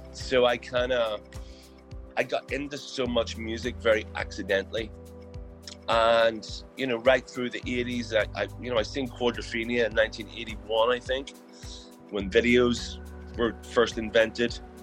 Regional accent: Belfast, Northern Ireland, United Kingdom; growing up in Northern Ireland, living in Belfast, especially, I grew up in the middle of all the madness, like right in the city.

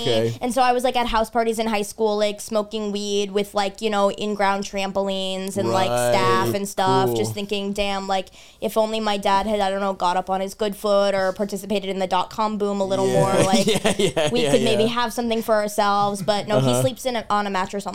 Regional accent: Los Angeles, California, United States; I grew up in Los Angeles, California.

